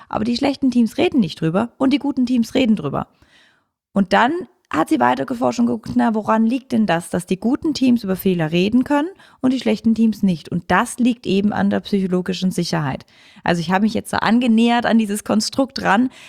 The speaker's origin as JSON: {"language": "German", "country": "Switzerland", "second_language": "German", "said": "ich als Schweizerin mit deutschen Sprichworten, die kommen immer ein bisschen lustig raus"}